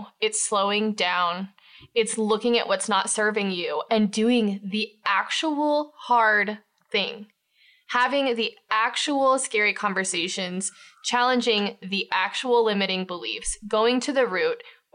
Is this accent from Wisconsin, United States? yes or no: no; Eugene, Oregon, United States; And I'm recording and I'm like, hey … from Eugene, Oregon.